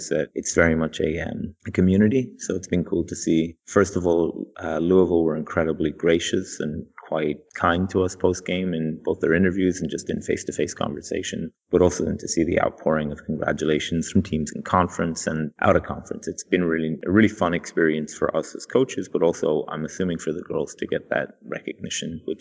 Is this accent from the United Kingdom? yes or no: no; Cork, Munster, Ireland; now in United States; I promise I am Irish. I've lost a lot of my accent over my time here in the U.S. But I'm from Cork.